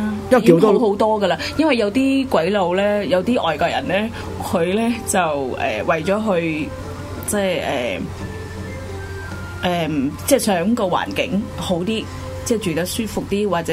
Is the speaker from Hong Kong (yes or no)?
no; Vietnam; Cantonese is a second language; 我哋越南人嗰個咖啡係好特別嘅。